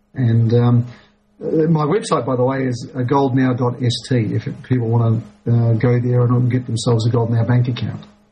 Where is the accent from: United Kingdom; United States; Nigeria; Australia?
Australia; born there; Even though I'm in Australia and I was born in Australia, I'm not an Australian citizen. I'm a tourist.